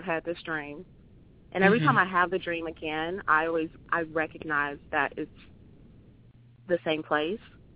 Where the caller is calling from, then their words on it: Chicago, Illinois, United States; Hi, Miss Blue. … I'm calling from Chicago.